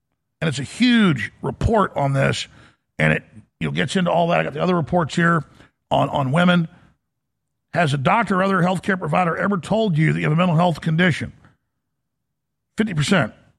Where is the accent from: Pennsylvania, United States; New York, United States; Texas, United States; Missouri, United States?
Texas, United States; let me just tell you my experience as a man growing up in Texas with both my grandfathers working, grandma's not working.